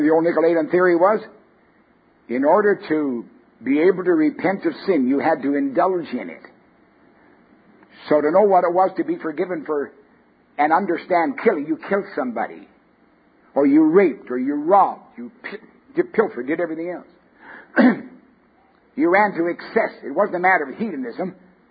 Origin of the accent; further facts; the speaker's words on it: Canada; born there; moved away; I'm a Canadian by birth. I'm blushing with shame. Well, not really. I got away from it.